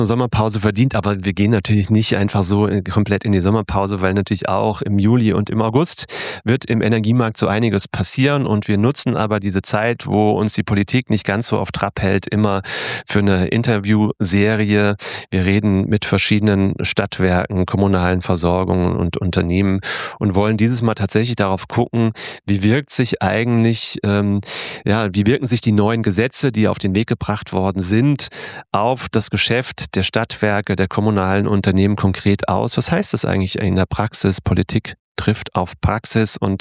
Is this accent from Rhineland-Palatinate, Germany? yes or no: yes; Rhineland-Palatinate, Germany; born there; Als gebürtiger Pfälzer fahre ich wohin?